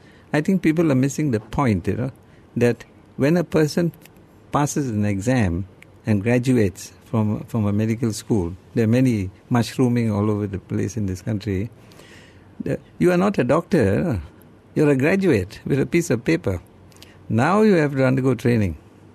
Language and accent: English; Singapore; my parents had come from Ceylon in the early 30s, actually. And I was born in Singapore on the in 1934. You know, and then of course, school, did everything in Singapore. Even was in Singapore during the Japanese occupation